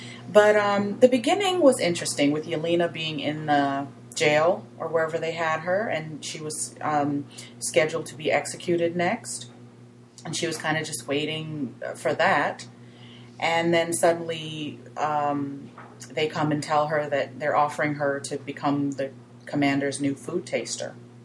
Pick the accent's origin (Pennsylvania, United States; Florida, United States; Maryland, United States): Florida, United States; the co-founder, and I'm from Florida.